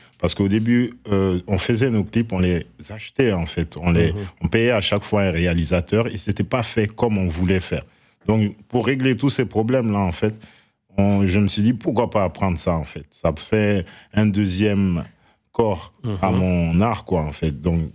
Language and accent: French; Guinea; Enfin, on est Guinéen, quoi. On a dit non à